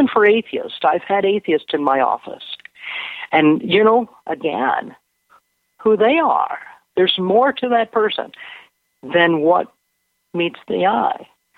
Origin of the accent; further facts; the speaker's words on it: United States; now in Canada; I'm an American and a Canadian. And, you know, I was born in the States and raised in the U.S.